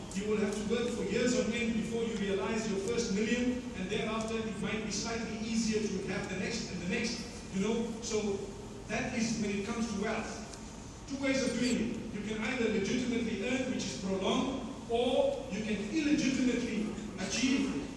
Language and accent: English; Zimbabwe; I come from Zimbabwe.